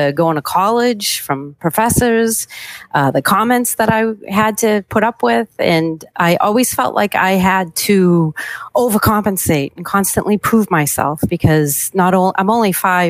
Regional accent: Boston, Massachusetts, United States; accent: Boston; I even walk into a dealership to get parts, and there's my Boston accent, to get parts.

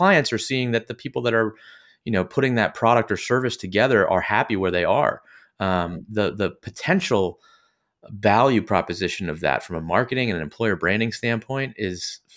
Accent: Canada; I'm a Canadian, so hockey's my thing.

